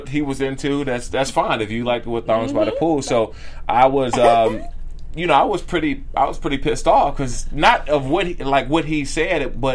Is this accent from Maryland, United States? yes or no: yes; Maryland, United States; I'm from Maryland and I'm from the DMV area, right? Mm-hmm. I'm from the East Coast.